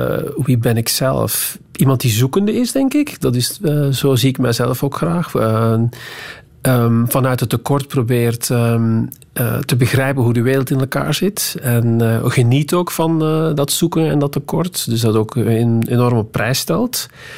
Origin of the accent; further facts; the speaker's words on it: Flanders, Belgium; now in Netherlands; Ik ben Vlaming nog altijd, vind ik, in de hart en nieren wel. En ik woon nu al wel 20 jaar in Nederland, dus ik ben ook vernederlandst.